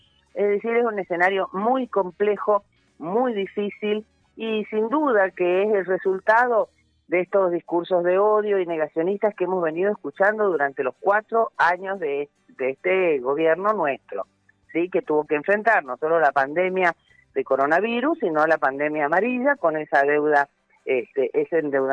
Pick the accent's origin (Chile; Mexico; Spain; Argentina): Argentina; Soy una argentina